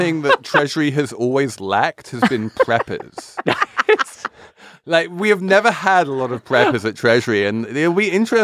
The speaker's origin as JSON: {"language": "English", "region": "England", "country": "United Kingdom", "said": "I'm English"}